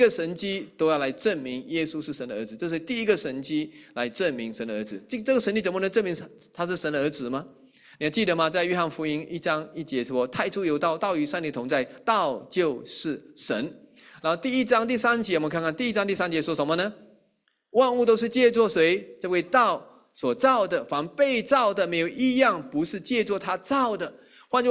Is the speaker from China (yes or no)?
no; Malaysia; 每次有机会回马来西亚的时候，我一定会专程从吉隆坡开了2个半3个小时的车来到我的家乡